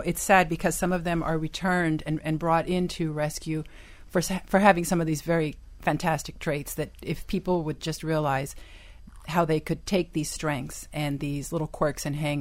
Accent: Miami, Florida, United States; growing up in Miami, I was a young kid, before I even knew what rescue was or that there was a shelter

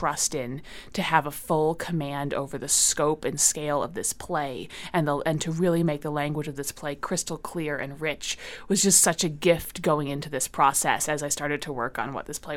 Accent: Milwaukee, Wisconsin, United States; We are both from Milwaukee

